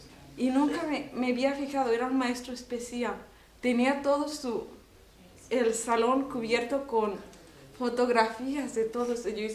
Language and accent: Spanish; Mexico; siendo mexicana yo no conocía esos escritores, esos poetas, porque pues, nosotros crecimos en México, ¿verdad?